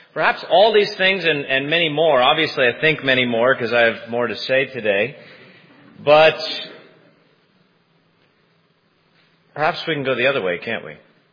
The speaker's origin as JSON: {"language": "English", "town": "Huntington Beach", "region": "California", "country": "United States", "tie": "born or raised there", "said": "At least that's my connotation growing up in Huntington Beach, California. There's always somebody down by the pier."}